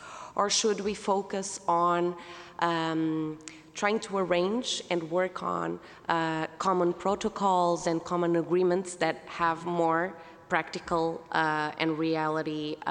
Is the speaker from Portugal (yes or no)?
yes; Póvoa de Varzim, Norte, Portugal; I come from Povo de Varzim.